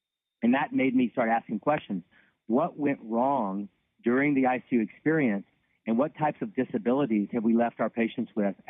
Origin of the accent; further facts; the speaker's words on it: Louisiana, United States; now in Nashville, United States; I grew up in Louisiana, went to medical school at Tulane University